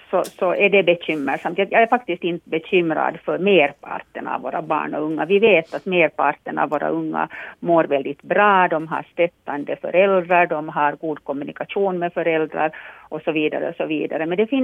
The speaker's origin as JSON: {"language": "Swedish", "country": "Finland", "said": "jag är åtminstone som finsk medborgare jätteglad och stolt"}